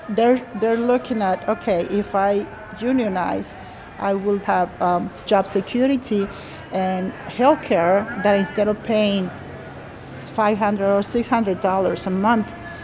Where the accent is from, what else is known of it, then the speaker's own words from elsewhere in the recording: Mexico; I'm original from Mexico, and I love to be at the picket line.